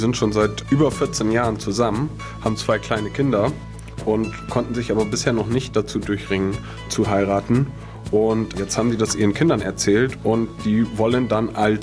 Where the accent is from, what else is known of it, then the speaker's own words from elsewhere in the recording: Lower Saxony, Germany; ich komme hier aus dem Ammerland.